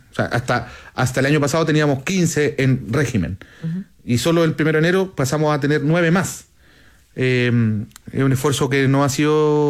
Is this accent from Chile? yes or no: yes; Valparaíso, Chile; yo que soy porteño, nacido y criado en Valparaíso, vivía a la playa cuando joven.